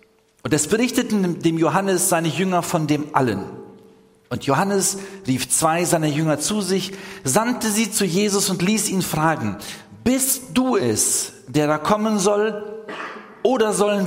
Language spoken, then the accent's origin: German; Neuwied, Rhineland-Palatinate, Germany; Ich dachte, ich komme aus Neuwied.